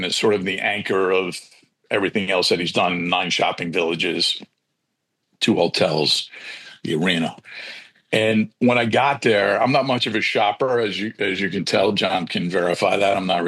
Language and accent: English; New York, United States; I mean, it's kind of been coming back to my roots a little bit. I grew up in New York.